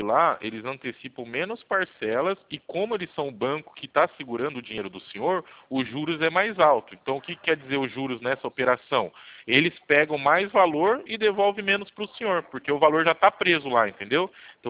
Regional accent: Itu, São Paulo, Brazil; also born or lived in São Bernardo do Campo

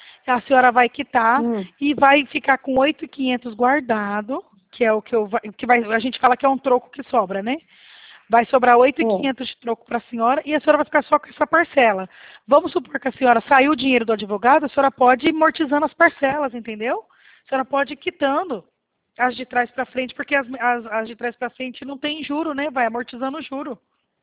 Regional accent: Presidente Prudente, São Paulo, Brazil; Nós somos aqui do estado de São Paulo, Presidente Prudente.

